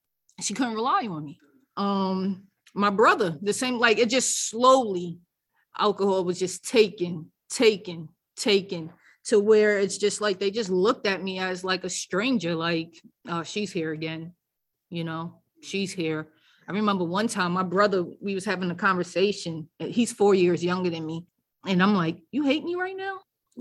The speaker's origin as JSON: {"language": "English", "town": "New York City", "region": "New York", "country": "United States", "said": "I'm from New York. I'll be on 42nd Street playing in the Toys R Us out there, walking past TRL."}